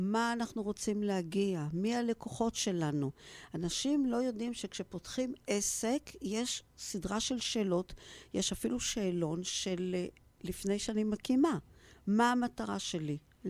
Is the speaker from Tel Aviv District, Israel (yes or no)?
yes; Ramat Gan, Tel Aviv District, Israel; אני למשל באה מרמת גן. אני רמת גנית.